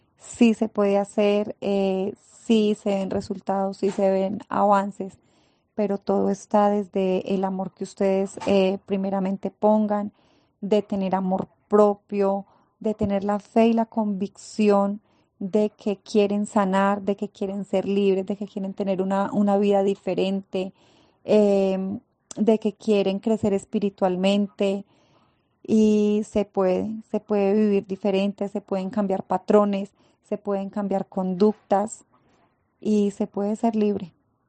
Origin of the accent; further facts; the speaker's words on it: Colombia; soy de Colombia.